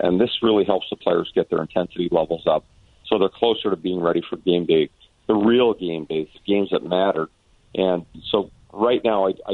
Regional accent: Dallas, Texas, United States; whether it was in Dallas, my hometown, or in San Jose

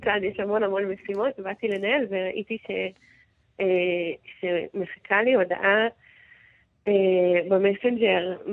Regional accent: Ma'ale Adumim, Judea and Samaria Area, Israel; אז אני גדלתי במעלה אדומים, שהיא סוג של נספח של ירושלים.

